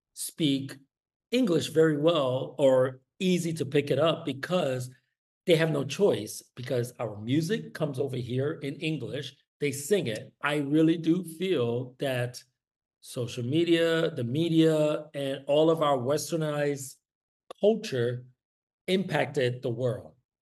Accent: New York, United States; especially when I tell them I'm from New York or I'm from the States

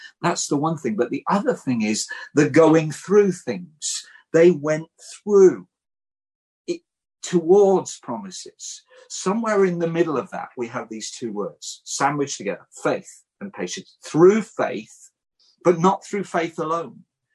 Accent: England, United Kingdom; now in Wales; I'm living in Wales as an English missionary with a Welsh daughter

